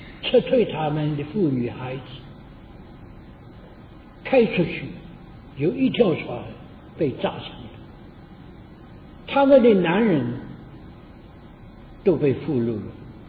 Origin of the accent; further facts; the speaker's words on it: Shanghai, China; 我是上海人，你如果是上海人，你知道上海有一句古话，倒霉倒到印度国。